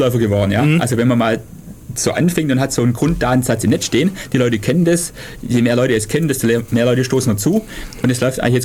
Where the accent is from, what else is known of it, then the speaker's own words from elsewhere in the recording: Süßen, Baden-Württemberg, Germany; bei mir war zum Beispiel, glaube ich, Blaubeuren oder Süßen, wo ich herkomme, war nicht drin.